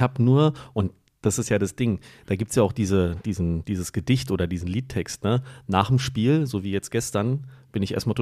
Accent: Berlin, Germany; moved away; Und dann bin ich länger hier, als ich in meiner Heimat war.

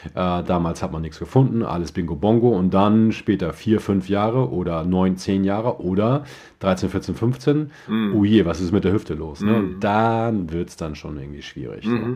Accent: Germany; Ganz genau, als Deutsche sollten wir die Schnauze halten.

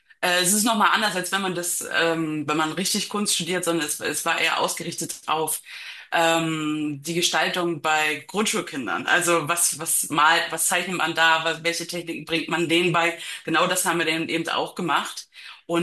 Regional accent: Mecklenburg-Vorpommern, Germany; Also wir kommen aus Mecklenburg-Vorpommern im Osten.

